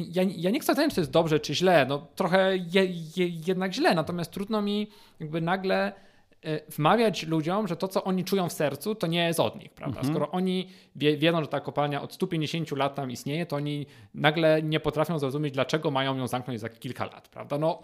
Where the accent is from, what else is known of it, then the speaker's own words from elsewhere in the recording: Łaziska Górne, Silesian Voivodeship, Poland; ja wyrastałem w bardzo małym mieście. Ja pochodzę z Łazisk